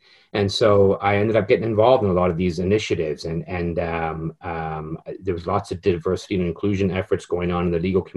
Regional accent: Canada; moved away as an adult; also born or lived in England; now in United States; I'm an English-born Canadian citizen. Didn't move to the United States until I was in my late 20s, and then only to go to law school. And I always let people know I'm Canadian

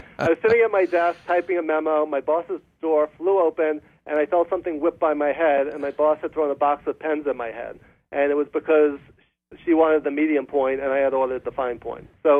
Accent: Northeast, United States; also born or lived in Los Angeles; We grew up in the Northeast, right?

